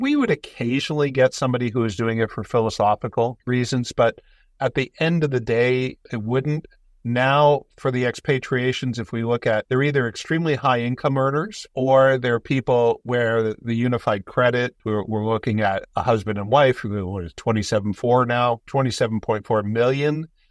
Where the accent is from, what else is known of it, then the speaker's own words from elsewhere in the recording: Windsor, Ontario, Canada; So like I said, I grew up in Windsor.